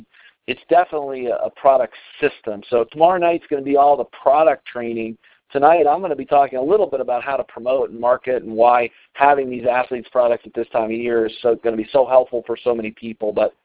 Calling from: Colorado, United States; I'm calling in from Colorado.

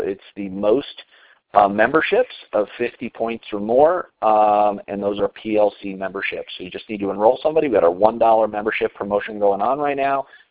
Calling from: Colorado, United States; I'm dialing in from Colorado today. It's a beautiful day here.

